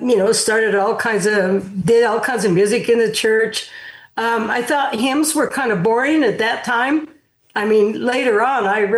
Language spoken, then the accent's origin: English; Alamogordo, New Mexico, United States; Yeah, I was born in Alamogordo, New Mexico. And so that's, you know, I grew up there. It was called the Rocket City.